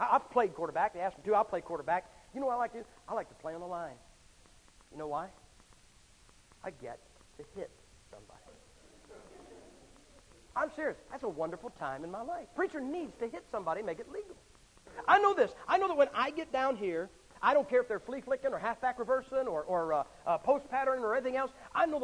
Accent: Massillon, Ohio, United States; born or raised there

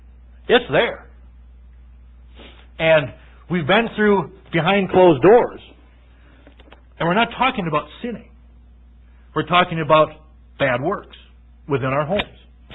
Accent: South Dakota, United States; And we're not even from the Northwest. We're from South Dakota.

